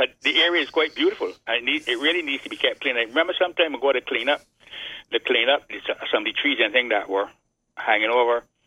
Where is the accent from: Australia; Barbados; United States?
Barbados; Saint Philip; And I know the Fall Bay area very well. I'm from St. Philip.